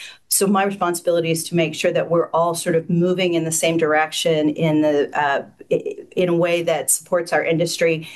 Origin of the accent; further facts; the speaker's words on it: Concord, North Carolina, United States; I grew up in a small town called Concord, North Carolina, which you probably haven't heard of unless you live in Charlotte